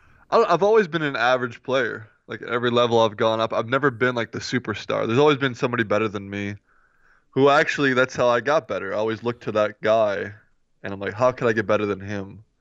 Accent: Midwest, United States; but obviously, growing up in the Midwest, you don't really have the facilities or like the environment

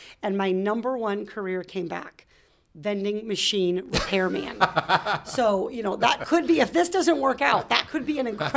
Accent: Iowa, United States; At the time growing up in Iowa, probably the best educated person that I saw on a regular basis in terms of career opportunity was actually our veterinarian.

